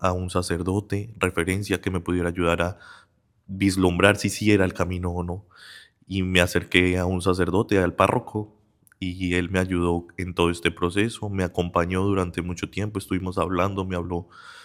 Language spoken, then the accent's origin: Spanish; Colombia; Soy de Colombia y pues estaba trabajando muy bien allá